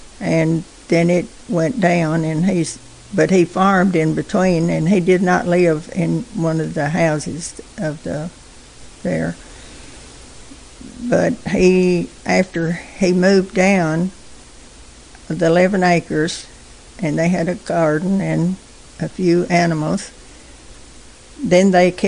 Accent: White County, United States; I was born in White County in 1935.

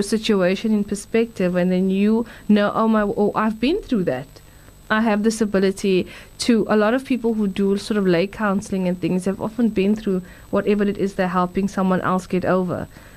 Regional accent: Durban, KwaZulu-Natal, South Africa; I grew up in Durban, he grew up in Cape Town.

